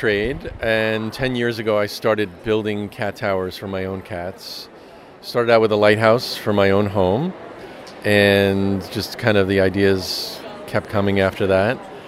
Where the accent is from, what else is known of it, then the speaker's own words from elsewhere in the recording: New York, United States; now in Melbourne, United States; We're here in Melbourne, Florida. I'm from New York originally. I've been down here, down here like 13 years almost.